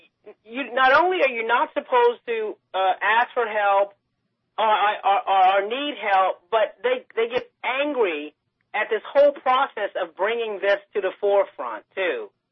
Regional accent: United States; there's different issues that are just sort of mind-boggling to me, you know, being American.

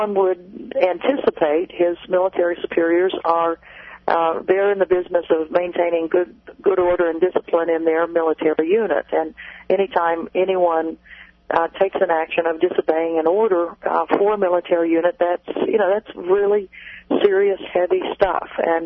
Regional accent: Honolulu, Hawaii, United States; Well, we're all from Honolulu

